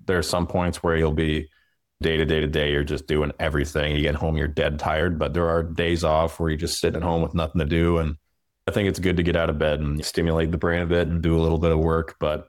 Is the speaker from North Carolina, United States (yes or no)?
yes; Charlotte, North Carolina, United States; because I was from Charlotte. I was the only hockey player that was currently playing from Charlotte.